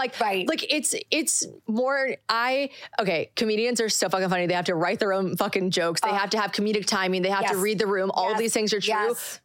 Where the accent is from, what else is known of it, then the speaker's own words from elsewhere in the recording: the South, United States; I'm 30 years old. I grew up in the South.